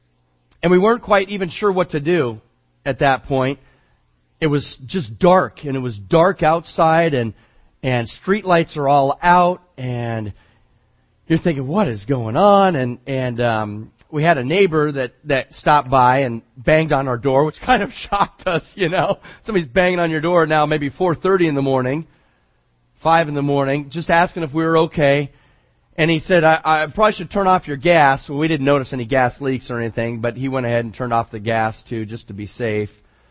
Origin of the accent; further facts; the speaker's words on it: California, United States; I mean, I grew up in the Bay Area, so I grew up with earthquakes, you know, and oh, the houses start shaking, you get in the door frame